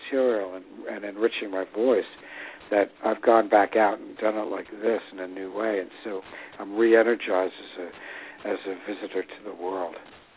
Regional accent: New York, United States; Yeah, for me as a New Yorker, I mean, you know, I've got this myopic New York thing

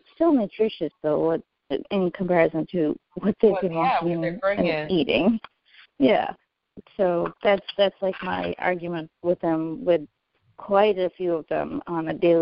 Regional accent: Pakistan; moved away as an adult; also born or lived in Kuwait; now in United States; I was born in Pakistan. I lived there for about 5 years, and we moved to Kuwait for about 6 years. And then I went back and, you know, back to Pakistan and grew up there until I was 18. And then we moved to the United States.

